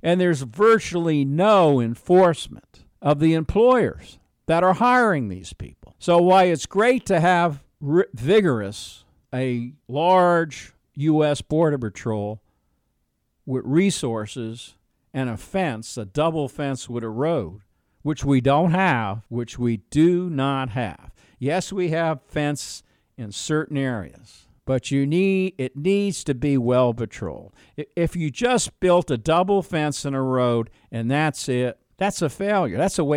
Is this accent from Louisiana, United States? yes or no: no; Texas, United States; I'm an American, and I'm saddened by the wholesale sellout of the American people by the political class that should know better. We have an expression in Texas, dance with the one who brought you.